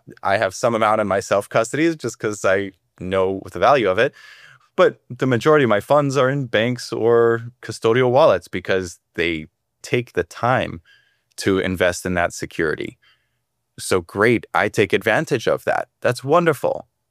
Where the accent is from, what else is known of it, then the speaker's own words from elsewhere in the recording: United States; I'm American, so I get to say that.